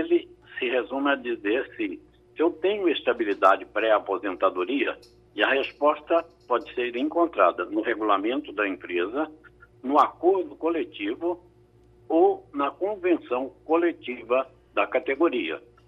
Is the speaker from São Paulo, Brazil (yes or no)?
no; Estrela do Sul, Minas Gerais, Brazil; also born or lived in Uberlândia; Eu sou de Minas Gerais, eu nasci em Uberlândia, mas fui criado em um lugar chamado Estrela do Sul, que é a terra do garimpo de diamantes